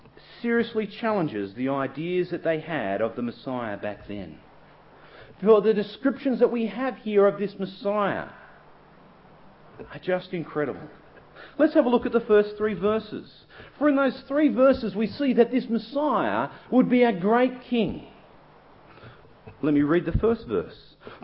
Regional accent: Australia; We love being Australians. I love being Australian. It is fantastic.

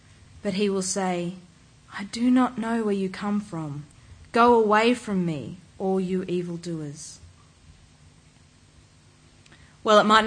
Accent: Melbourne, Victoria, Australia; Well, growing up in Melbourne, no summer holidays were complete without the footage on the TV news

